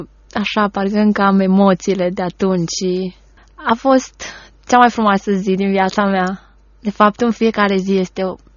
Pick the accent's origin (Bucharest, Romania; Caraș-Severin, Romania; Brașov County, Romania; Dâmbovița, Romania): Bucharest, Romania; now in Timișoara, Romania; ne-a plăcut să trăiesc în Timișoara, chiar dacă sunt de la București.